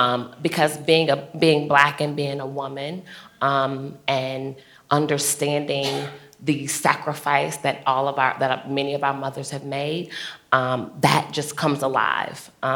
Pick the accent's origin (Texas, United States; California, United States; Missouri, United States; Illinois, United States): Illinois, United States; Chicago; So I'm from Chicago, and I was born and raised and then came back to Chicago.